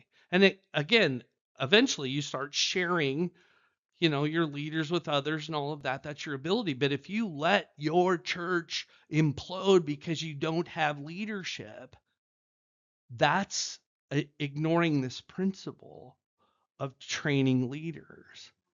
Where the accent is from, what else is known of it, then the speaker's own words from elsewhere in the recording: Fort Dodge, Iowa, United States; But I grew up in Fort Dodge. Have you ever heard of Fort Dodge? In Northwest Iowa.